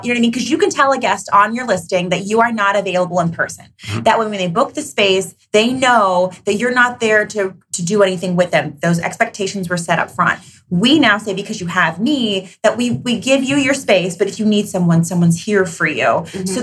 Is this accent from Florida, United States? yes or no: no; New York, United States; Number one, I'm like a New Yorker